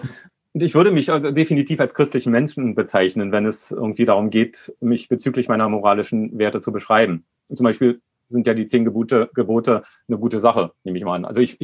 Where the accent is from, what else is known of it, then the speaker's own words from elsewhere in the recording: Spandau, Berlin, Germany; aufgewachsen bin ich in Spandau bei meiner alleinerziehenden Mutter